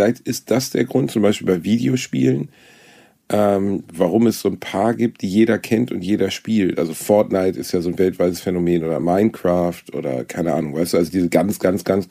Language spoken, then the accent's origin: German; Gelsenkirchen, North Rhine-Westphalia, Germany; born there; Also ich bin in Schalke geboren, das Stadion, wo ich bin wirklich 2 Kilometer vom Stadion entfernt geboren. Und in Gelsenkirchen gibt es